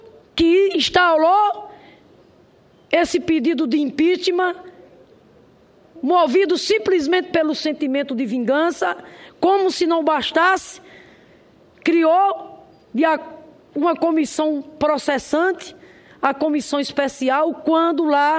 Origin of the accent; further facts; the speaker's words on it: Nova Palmeira, Paraíba, Brazil; born there; Eu nunca vou esquecer da cena de Nova Palmeira, a cidadezinha onde eu nasci.